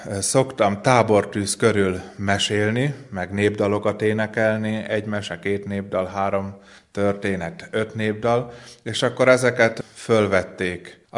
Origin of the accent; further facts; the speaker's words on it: Jászberény, Jász-Nagykun-Szolnok, Hungary; Valóban nem itt nőttem fel, Jászberényből származom, sőt annak egy hajta nevezetű külterületén laktunk eredetileg.